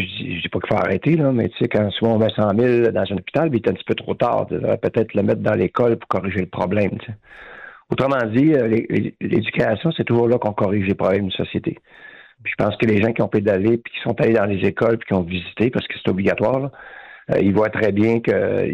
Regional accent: Saguenay, Quebec, Canada; parce que je n'étais pas de Québec, je suis du Saguenay.

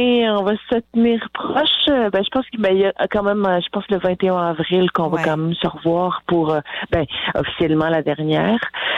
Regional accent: Trois-Rivières, Quebec, Canada; Puis je me souviens avoir des photos à l'âge de 4 ans à côté du gros bateau qui bouge là à Trois-Rivières.

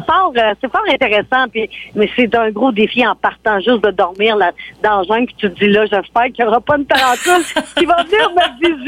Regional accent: Quebec, Canada; On est des Québécois. On est habitué de gérer des ours, des ratons laveurs, des moufettes.

